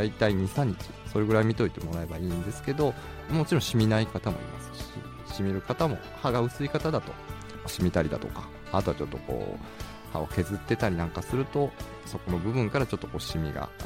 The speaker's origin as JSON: {"language": "Japanese", "region": "Tokushima", "country": "Japan", "moved": "as an adult", "lives_now": "Niigata, Japan", "said": "四国の徳島出身で、大学で新潟来てからそのまんまずっとこっちに、はい、居座ってるような形です。"}